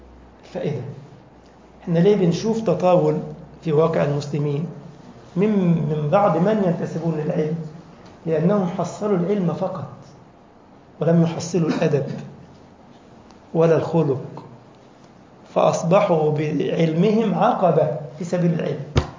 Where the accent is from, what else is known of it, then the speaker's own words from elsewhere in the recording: Egypt; دكتور للبلاغة عندنا في مصر كان بيدرس في جامعة في لبنان